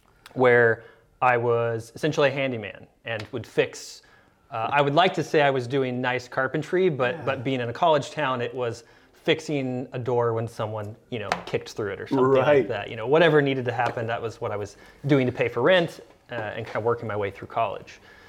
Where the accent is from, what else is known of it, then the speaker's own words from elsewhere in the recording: Kansas, United States; No relation to the city in terms of my name, but I grew up in Kansas, and my grandfather was a woodworker.